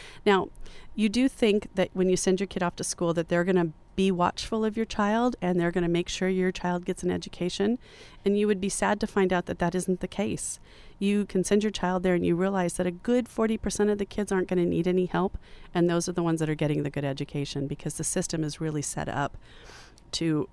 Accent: Riverside, California, United States; I mentioned that because I grew up in Riverside.

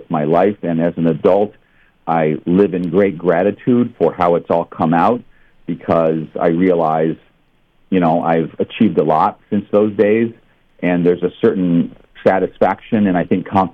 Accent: Ohio, United States; I grew up in Ohio, and me and my brother were chosen.

